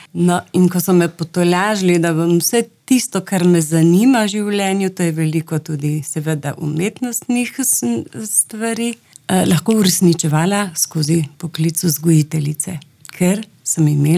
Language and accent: Slovenian; Ilirska Bistrica, Littoral–Inner Carniola, Slovenia; also born or lived in Postojna / Ljubljana; v bistvu sem se rodila v Postojni … potem pa s 5 letom se je družina preselila v Ilirsko-Bistrico, tako da se imam za domačinko Ilirske Bistrice, kljub temu, da sem potem po vzgojiteljski šoli živela v Ljubljani